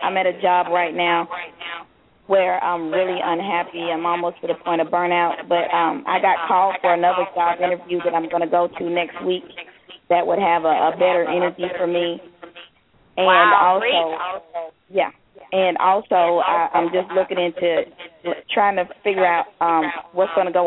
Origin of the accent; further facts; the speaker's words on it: Talladega, Alabama, United States; born there; now in Myrtle Beach, United States; I was born in Talladega. Let me spell it for you. Talladega. And that's in Alabama.